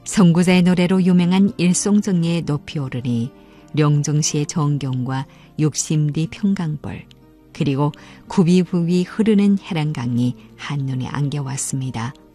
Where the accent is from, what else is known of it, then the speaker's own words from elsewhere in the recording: Yanbian, Jilin, China; 윤동주 시인의 유적지가 내 고향 연변에 있어